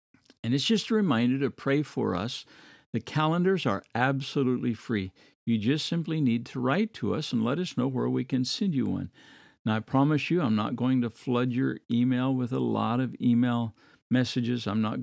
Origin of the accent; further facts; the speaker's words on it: Midwest, United States; I remember growing up in the Midwest and going to my grandparents' house